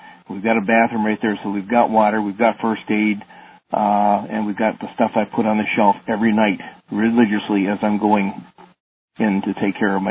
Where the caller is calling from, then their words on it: Pottstown, Pennsylvania, United States; Pottstown, Pennsylvania.